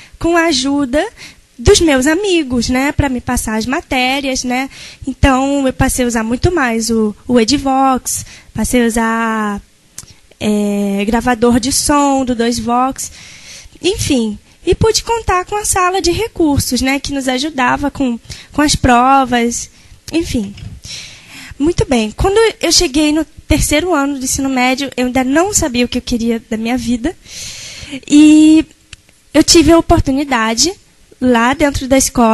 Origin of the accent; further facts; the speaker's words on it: Rio de Janeiro, Brazil; sou cega, tenho 20 anos, estudei no colégio Instituto Benjamin Constant, sou daqui do Rio de Janeiro, estudei no colégio Pedro II, Campo São Cristóvão 3, aqui no Rio